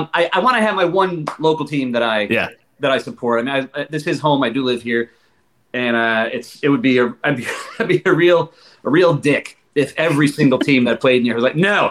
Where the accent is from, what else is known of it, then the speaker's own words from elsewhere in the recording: Chicago, Illinois, United States; growing up in Chicago, I can't support the Dodgers. I can't support the Lakers or the Rams.